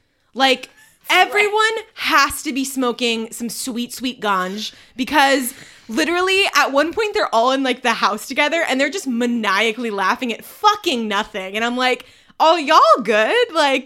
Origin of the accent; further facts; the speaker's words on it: California, United States; as a California girl who grew up, born and raised in the Bay Area